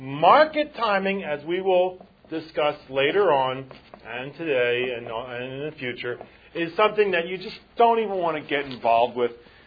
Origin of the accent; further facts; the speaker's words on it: United States; okay, well, I'm American.